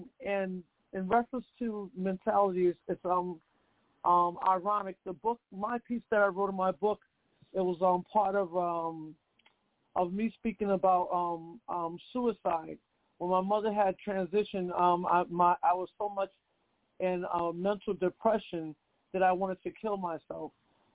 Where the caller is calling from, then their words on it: New York City, New York, United States; I'm calling from New York City.